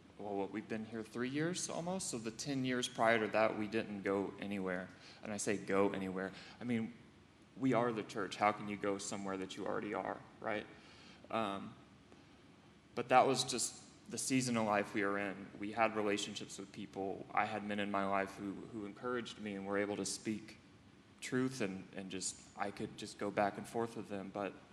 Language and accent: English; Alabama, United States; But my story, I was raised in Alabama.